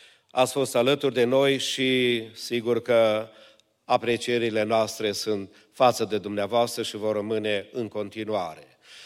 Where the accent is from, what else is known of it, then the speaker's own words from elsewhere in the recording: Romania; Îmi amintesc când am crescut în România, într-un context a comunismului